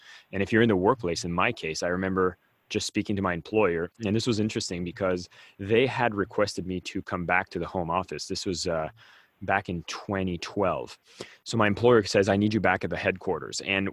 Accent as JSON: {"language": "English", "country": "Canada", "said": "I'm originally from Canada"}